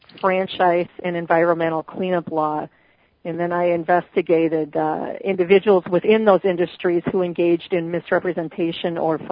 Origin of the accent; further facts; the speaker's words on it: Minnesota, United States; also born or lived in Chicago, Illinois; I was born and raised in Minnesota. The land of extremes, many long, cold winters surrounded by 10 and 12-foot snow drifts, and then hot, humid summers.